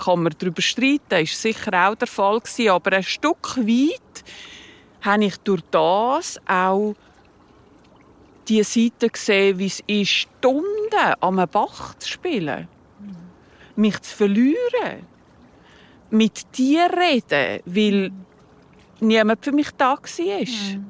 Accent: Serbia; now in Switzerland; der Teil, wo ich herkomme, aus Ex-Jugoslawien. Serbien, dort gibt es so einen Schlangenfluss, Berge rundherum, ein Brunnen in der Mitte, meine Grossmutter in so Hosenrock und Kopftuch

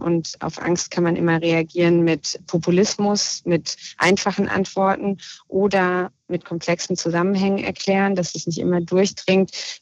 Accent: North Rhine-Westphalia, Germany; Aber ich komme aus dem Ruhrgebiet

